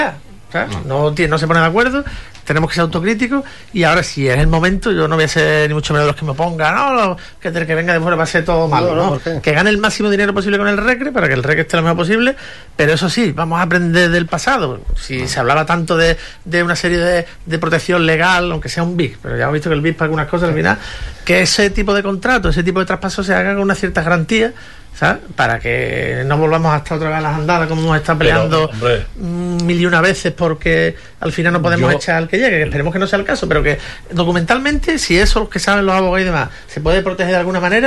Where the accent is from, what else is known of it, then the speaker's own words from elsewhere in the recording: Huelva, Andalusia, Spain; la pasión que tengo yo por mi tierra, ¿no? Por mi tierra, por no solo por Huelva capital, sino por toda la provincia.